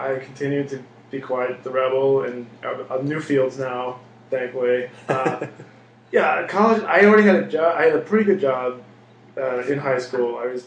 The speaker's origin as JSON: {"language": "English", "town": "Kirkwood", "region": "Missouri", "country": "United States", "tie": "born or raised there", "said": "I grew up in Kirkwood. I went to John Burroughs, an elite private high school."}